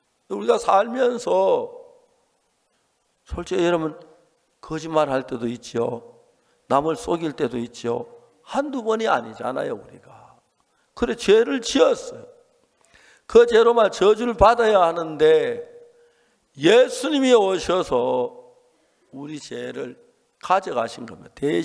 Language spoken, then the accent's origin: Korean; Seonsan, North Gyeongsang, South Korea; 저는 경북 선산서 태어났습니다. 이제 태어난 이제 자라서 이제 초등학교를 다닐 때였는데